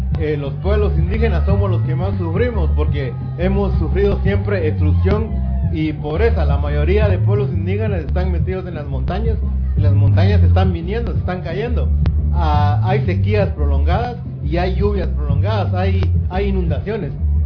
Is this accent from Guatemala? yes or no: yes; Guatemala; Soy Maya de Guatemala